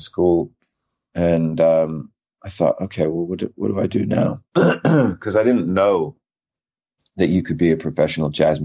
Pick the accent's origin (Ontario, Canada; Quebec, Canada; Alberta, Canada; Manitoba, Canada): Quebec, Canada; Montreal; also born or lived in Italy; now in London, United Kingdom; When I finished school in Montreal, I was born in Italy.